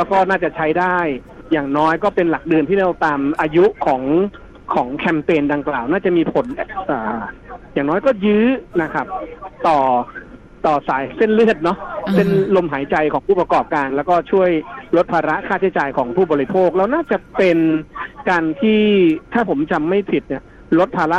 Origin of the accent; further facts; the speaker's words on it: Sukhothai, Thailand; อย่างสุโขทัยที่เป็นภูมิลำเนาผมเนี่ย